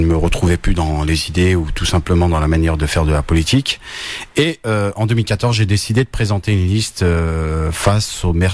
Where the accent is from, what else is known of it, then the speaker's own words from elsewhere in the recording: Gennevilliers, Île-de-France, France; J'ai grandi à Gennevilliers. Je suis responsable de site en restauration et conseiller municipal depuis 2008 à Gennevilliers.